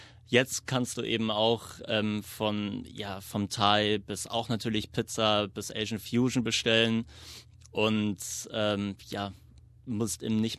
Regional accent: Germany; moved away as an adult; now in Melbourne, Australia; Ich bin ursprünglich aus Hamburg, Berlin, bin im letzten Jahr August nach Melbourne gezogen

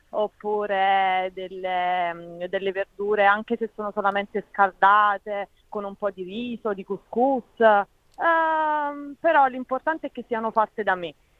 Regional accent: Salerno, Campania, Italy; E poi vabbè, essendo salernitana adoro cucinare

